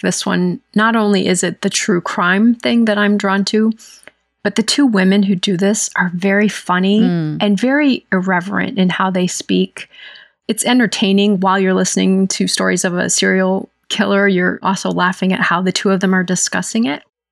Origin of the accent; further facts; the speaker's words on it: Michigan, United States; And I grew up in Michigan.